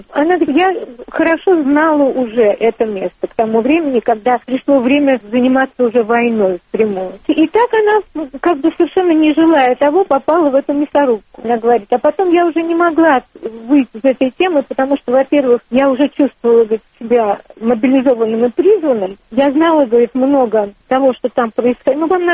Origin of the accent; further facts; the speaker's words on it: Russia; Я выросла в России, жила всю жизнь в России, работала.